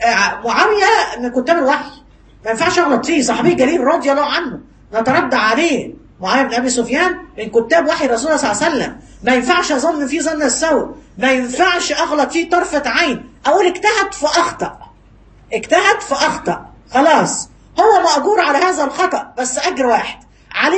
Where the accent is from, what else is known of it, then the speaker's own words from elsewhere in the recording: Egypt; زي ما حصل عندنا في مصر